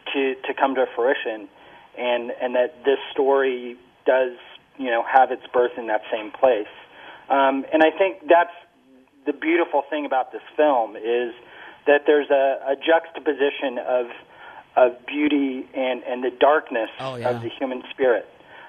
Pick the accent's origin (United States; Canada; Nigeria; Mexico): United States; Pasadena, California; And, I grew up in Pasadena and right near the Jet Propulsion Laboratory